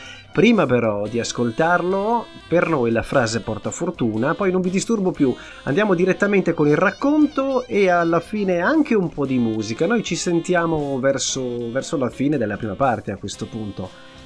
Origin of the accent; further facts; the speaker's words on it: Trentino-Alto Adige, Italy; io sono trentino. Per lo stesso motivo potevo dire del Trentino Alto Adige, anzi no, della provincia autonoma di Trento